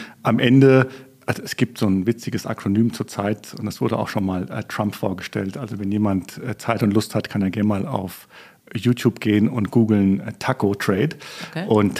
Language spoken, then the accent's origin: German; Italy; interessanterweise bin ich als Südländer der mit den wenigsten Emotionen bei diesen Diskussionen.